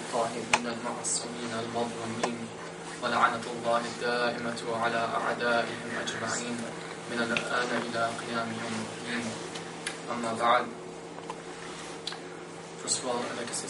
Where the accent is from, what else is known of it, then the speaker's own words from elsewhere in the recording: Minnesota, United States; I grew up in Minnesota, which is a state in the United States. It's in the northern part of the United States.